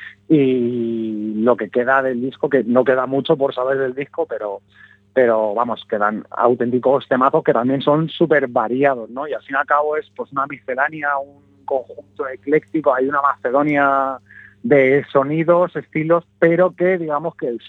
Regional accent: Alcalá de Henares, Community of Madrid, Spain; yo soy de Alcalá de Henares, que somos una ciudad súper hermanada con Galicia, de hecho, porque pues hay mucho gallego por aquí

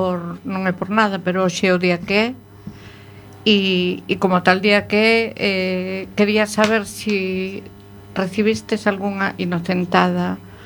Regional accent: Galicia, Spain; ti eres a encarga de decirle aos portugueses como somos os galegos.

